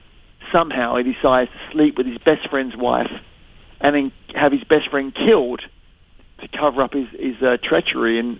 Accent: England, United Kingdom; growing up in England, you know, with a Scottish family. My dad was a Scottish Catholic, my mum a Scottish Presbyterian

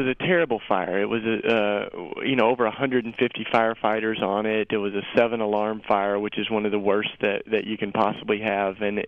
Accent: Tennessee, United States; I was raised in the Bible Belt in East Tennessee, you know, in the southern part of the U.S., where it's just like everything is Christian

